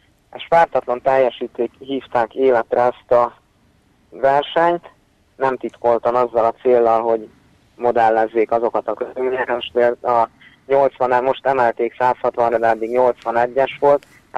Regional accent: Baja, Bács-Kiskun, Hungary; born there; now in Bácsbokod, Hungary; Baján születtem, és Bácsbokodon élek.

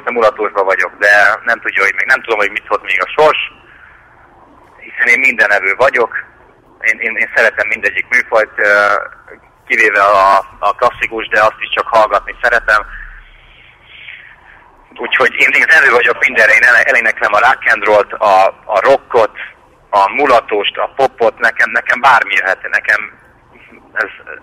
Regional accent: Nagykanizsa, Zala, Hungary; born there; Így van, Nagy Kanizsába születtem, így van.

